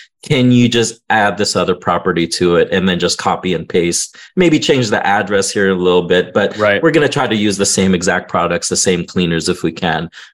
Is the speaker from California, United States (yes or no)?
yes; California, United States; I'm from Southern California and most of us can't locate those places where I invest.